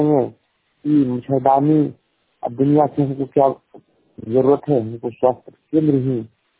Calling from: Aliganj, Bihar, India; मेरा घर गहलोर प्रसंडा पंचायत इस्लाम अलीगंज थाना सिकंदरा जिला जमुई। मेरे प्रखंड के पूरे प्रखंड के अंतर्गत मेरा गांव में सबसे अधिक हरजा आदिवासी लोग गरीब वर्ग का लोग गुजर बसर करते हैं

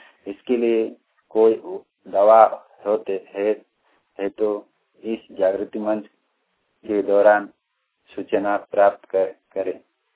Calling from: Amchura, India; गढ़चिला पटन से बोल रहा हूँ। मेरा गांव का नाम अमचूड़ा है।

